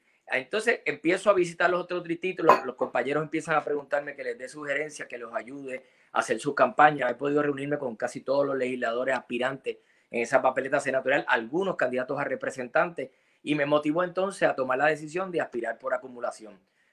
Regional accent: Caguas, Puerto Rico; una aspiración que tengo como popular, como cagüeño, como puertorriqueño.

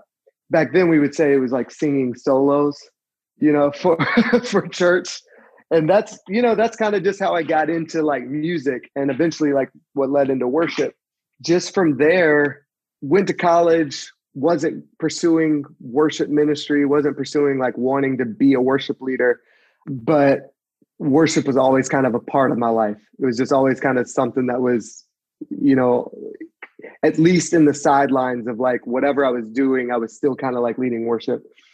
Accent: Columbia, South Carolina, United States; I grew up in South Carolina, in Columbia. My dad is a pastor, Southern Baptist pastor.

